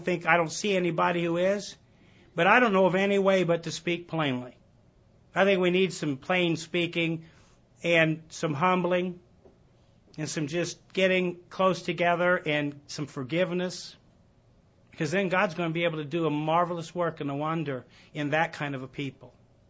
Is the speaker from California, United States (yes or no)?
no; Alabama, United States; Now, I ran into somebody earlier who says they support LSU, and we're from Alabama, so anyway, we're not about bragging rights.